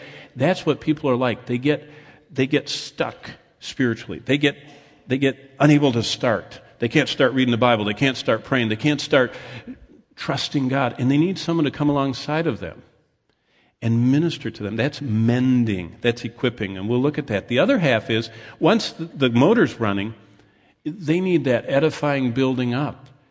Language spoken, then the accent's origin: English; Lansing, United States; I remember we grew up in Lansing